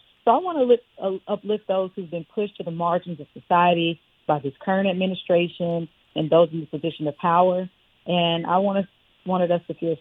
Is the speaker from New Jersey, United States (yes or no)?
no; Kansas City, Kansas, United States; Well, growing up in Kansas City, you know, I lost a lot of friends due to violence, due to gun violence in particular